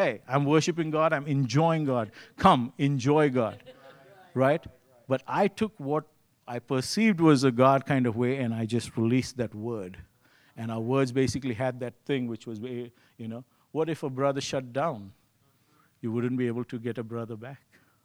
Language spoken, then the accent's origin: English; India; moved away; And you got to understand, I came from India, right?